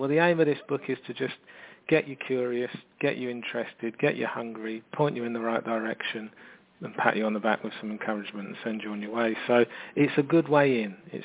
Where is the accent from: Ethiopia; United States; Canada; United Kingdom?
United Kingdom; London; You know, I'm from London